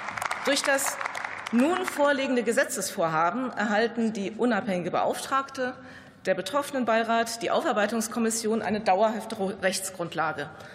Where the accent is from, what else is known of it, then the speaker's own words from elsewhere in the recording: Hesse, Germany; in Hessen, wo ich herkomme